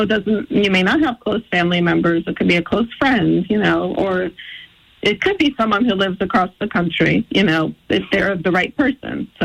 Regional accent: Queens, New York, United States; I grew up in Queens, so we could do dueling accents at some point.

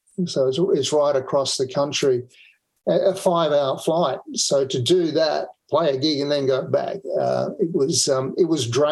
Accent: Queensland, Australia; also born or lived in Perth; now in Sydney, Australia; I was actually born in Perth on the other side of the country. But I grew up in Queensland, which is sort of north of here, 600 miles north of Sydney.

